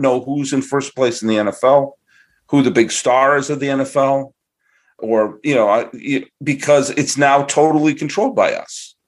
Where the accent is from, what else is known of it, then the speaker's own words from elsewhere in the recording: New England, United States; now in New York City, United States; I grew up in New England as a kid, but I lived many, many years in New York City.